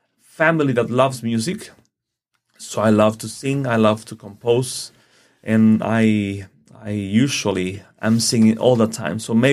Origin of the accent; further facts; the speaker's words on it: Mexico City, Mexico; English is a second language; Okay, well, I was born in Mexico City, the capital, that previously it was called Distrito Federal, but recently they have a new official name. It's Mexico City. I was born there, a very big city, 30 million people.